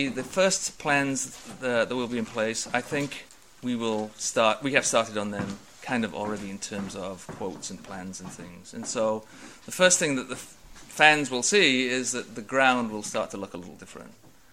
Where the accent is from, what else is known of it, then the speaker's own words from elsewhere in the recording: United States; Well, one thing about being an American businessman is we don't really have pipeline dreams